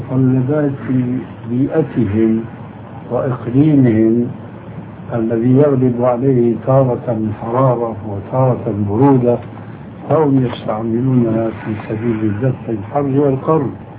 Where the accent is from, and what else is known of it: Syria